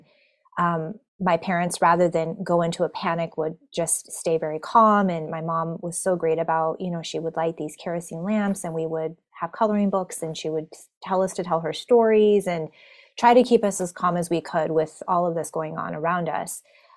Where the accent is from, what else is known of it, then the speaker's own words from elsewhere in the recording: Portland, Oregon, United States; born there; she actually came to the United States and gave birth to me in Portland, Oregon. So that's where I was born.